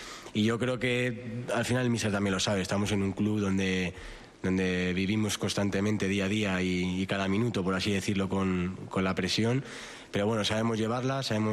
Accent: Spain; como jugador de la casa, como jugador español

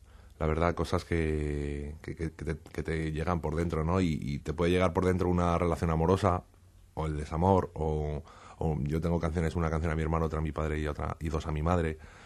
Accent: Madrid, Community of Madrid, Spain; yo soy de Aluche, yo soy de Madrid, pura cepa

